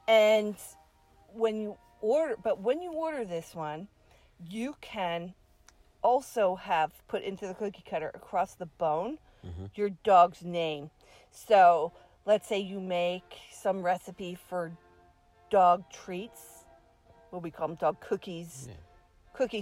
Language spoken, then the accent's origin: English; England, United Kingdom; And being that I'm actually English.